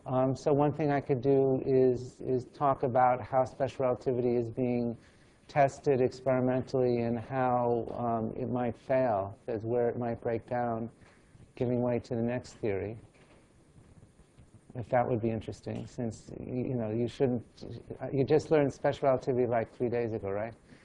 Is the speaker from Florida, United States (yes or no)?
no; New York, United States; Yeah, I'm from New York originally.